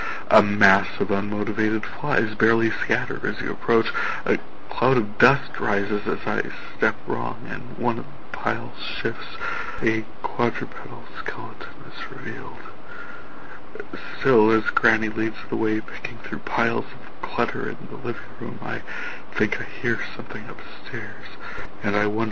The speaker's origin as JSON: {"language": "English", "region": "North Dakota", "country": "United States", "said": "I am from North Dakota"}